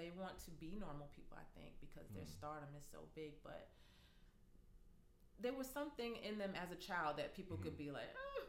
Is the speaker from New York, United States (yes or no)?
yes; Staten Island, New York, United States; I was living in Staten Island. I grew up in Staten Island, so I was seeing